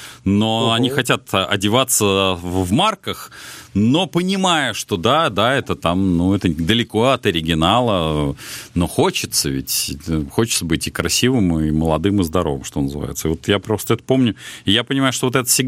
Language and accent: Russian; Moscow, Russia; понятно, что я человек из Москвы